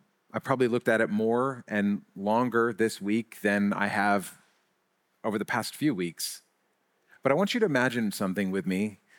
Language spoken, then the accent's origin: English; Biddeford, Maine, United States; and I'm actually from Biddeford, Maine.